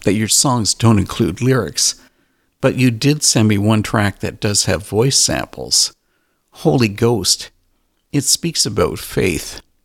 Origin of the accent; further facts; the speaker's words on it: Canada; But I guess we are Canadian, and that is how you pronounce it, correct?